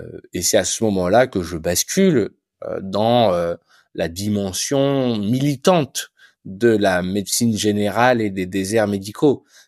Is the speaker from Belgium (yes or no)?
no; Nouvelle-Aquitaine, France; j'ai grandi dans la Haute-Vienne, qui est un territoire qui est, je dirais, modestement attractif, hein, sans vouloir plomber mon territoire, mais qui est un territoire, moi, c'est une campagne, une ruralité que j'adore